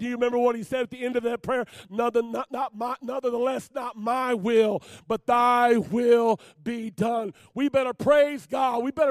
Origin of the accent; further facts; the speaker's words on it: Detroit, Michigan, United States; I'm from Detroit.